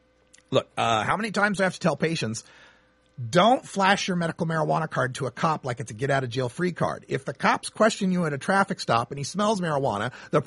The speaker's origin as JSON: {"language": "English", "region": "Idaho", "country": "United States", "tie": "born or raised there", "said": "a bust in Idaho near my hometown, in my home county, Canyon County, Idaho."}